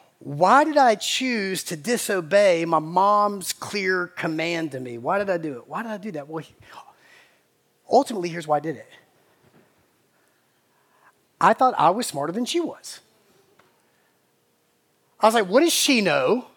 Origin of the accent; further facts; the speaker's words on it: Macon, Georgia, United States; She loved Rusty Wallace, and we grew up in Macon.